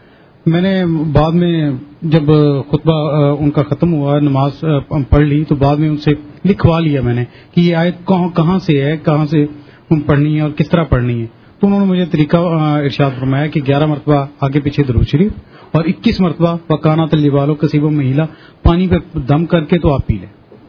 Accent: Dera Ghazi Khan, Punjab, Pakistan; میرا تعلق ڈیرہ غازی خان سے ہے.

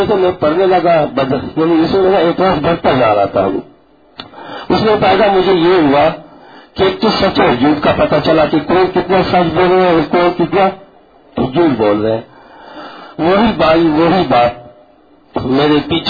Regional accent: Karachi, Sindh, Pakistan; اور میرا تعلق کراچی سے ہے

